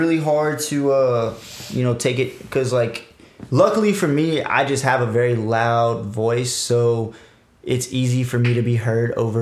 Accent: Kaplan, Louisiana, United States; I'm from Kaplan, man.

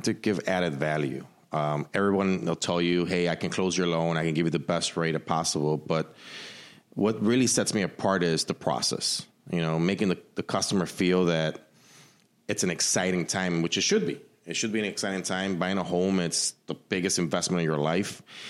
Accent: Chicago, Illinois, United States; Well, I grew up in the Wicker Park area.

